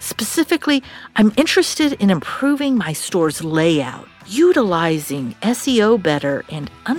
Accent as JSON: {"language": "English", "town": "Ottawa", "region": "Ontario", "country": "Canada", "said": "from Ottawa."}